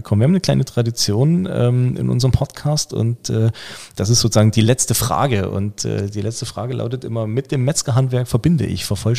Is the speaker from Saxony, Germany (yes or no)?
yes; Leipzig, Saxony, Germany; born there; Jetzt bin ich ja gebürtiger Leipziger